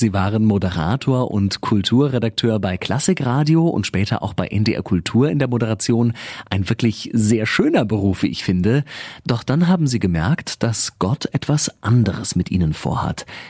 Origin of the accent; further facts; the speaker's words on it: Hamburg, Germany; aus meiner Heimatgemeinde in Hamburg.